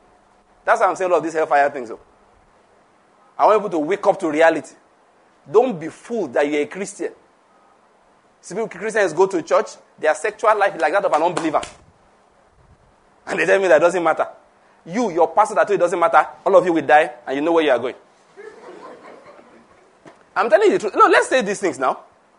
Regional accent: Ogun, Nigeria; You say, you know I'm from Ogun State. In our state is how you behave.

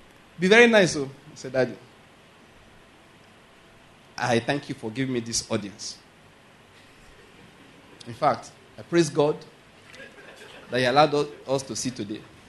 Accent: Owo, Ondo, Nigeria; I said, no, not me. I'm from Owo.

